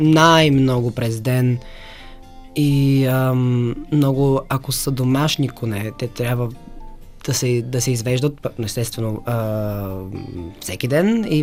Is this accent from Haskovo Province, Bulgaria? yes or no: yes; Haskovo, Haskovo Province, Bulgaria; По случайност намерих една ферма до града ми, аз съм от Хасково